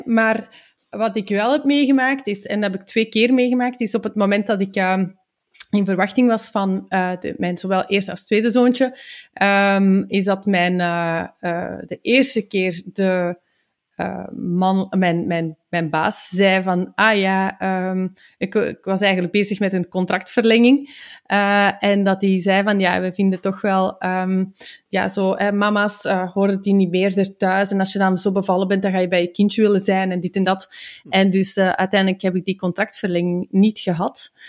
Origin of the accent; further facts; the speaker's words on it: Belgium; ik zeg het, wij zijn Belgen, hè?